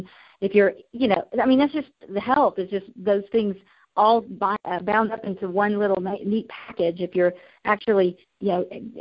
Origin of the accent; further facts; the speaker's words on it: the South, United States; I am from the South and I will drink my half and half tea at lunchtime.